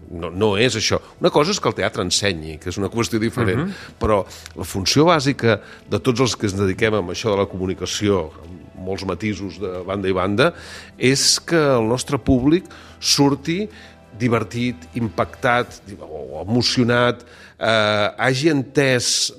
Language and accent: Catalan; Catalonia, Spain; Però no vol dir que nosaltres com a catalans hàgim sigut millors o pitjors